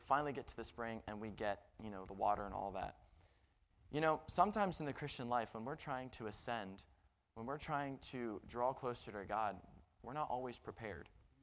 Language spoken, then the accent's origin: English; Delaware, United States; I'm from Delaware, so everything's just flat and ocean. That's all Delaware pretty much is.